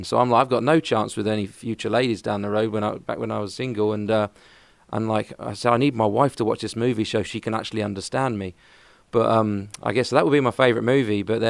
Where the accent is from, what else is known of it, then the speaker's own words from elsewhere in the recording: England, United Kingdom; I've already got a messed up accent from being here so long. And I go back to England and everybody says that I sound American. And then I'm over here and everyone says I sound English.